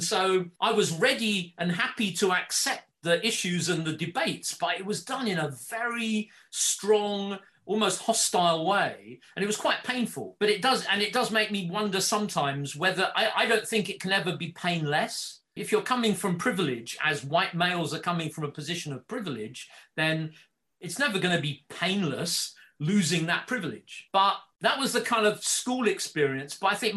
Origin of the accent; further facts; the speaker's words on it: London, United Kingdom; And so being in London and growing up in London, I always had diversity